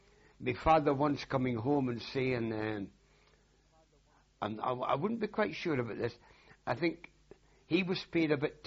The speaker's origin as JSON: {"language": "English", "town": "Linwood", "region": "Scotland", "country": "United Kingdom", "tie": "born there", "said": "I was born in Linwood in Scotland, not far from Paisley. Very small village, only two streets."}